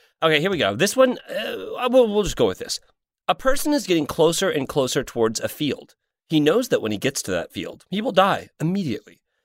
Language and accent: English; Sacramento, California, United States; Yeah, we're from Sacramento.